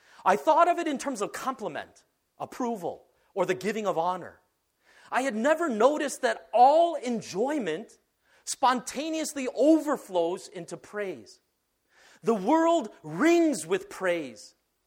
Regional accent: Chicago, Illinois, United States; There's a sense in which I feel like I share in that glory because I'm from Chicago.

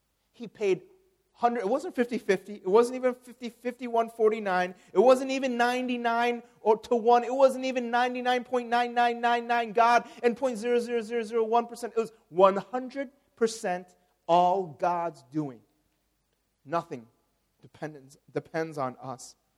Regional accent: United States; There's one thing I miss about I'm from the United States. There's one thing I miss about the United States, especially eating out.

